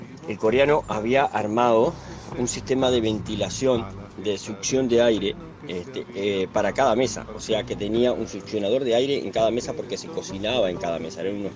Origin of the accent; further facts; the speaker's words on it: Uruguay; yo soy uruguayo. Le digo, y señalo al … le digo: pero papá es coreano.